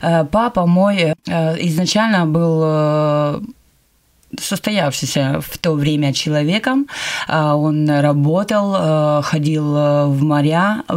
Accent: Vladivostok, Primorsky Krai, Russia; мне 39 лет. Я рождена была в городе Владивосток, я с Дальнего Востока.

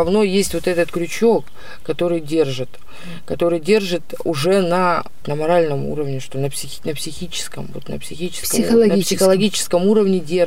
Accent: Ukraine; И все, и приходит, а я с Украины, меня по 91-й статье обязательно должны были посадить до суда, обязательно.

